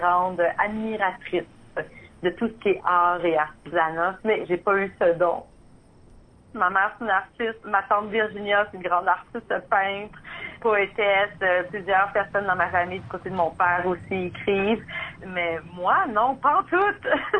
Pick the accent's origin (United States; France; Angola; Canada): Canada; Montreal, Quebec; also born or lived in Amos / Sainte-Terre; Je suis née à Amos, à l'hôpital, mais en fait, ma famille, on habitait à Sainte-Terre. J'avais environ 3-4 ans quand mes parents ont déménagé à Montréal pour le travail de mon père.